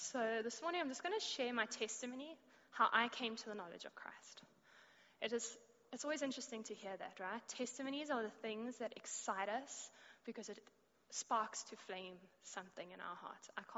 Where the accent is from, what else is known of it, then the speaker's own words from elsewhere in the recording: Johannesburg, Gauteng, South Africa; I come from South Africa, Johannesburg.